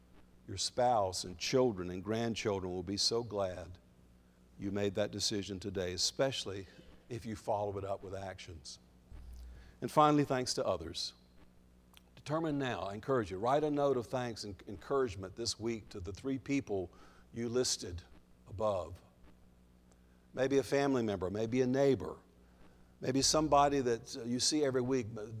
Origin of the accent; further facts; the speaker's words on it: North Carolina, United States; I told you before that when I was growing up in Guilford County, I knew the members